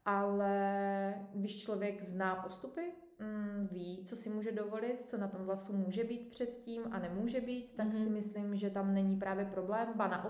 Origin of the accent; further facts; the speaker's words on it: Zlín, Zlín Region, Czechia; Já jsem ze Zlína, ale působím teďka v Kostelci.